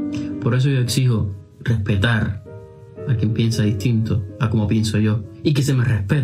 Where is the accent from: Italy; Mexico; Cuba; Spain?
Cuba; Todos somos cubanos